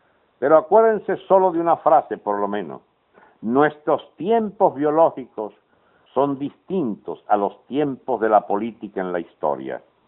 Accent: Venezuela; somos humanos, somos venezolanos, suficiente razón para reconciliarnos

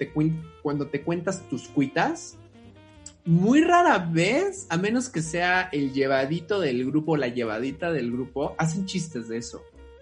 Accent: Mexico; como mexicanos, es en dónde exorcizamos nuestros demonios, ¿no?

